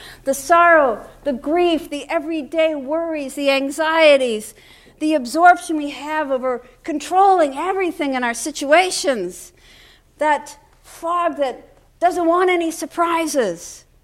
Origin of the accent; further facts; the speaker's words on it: Florida, United States; born there; From the day I came back from Orange County Memorial Hospital outside Orlando in 1954, yes, I was born in Florida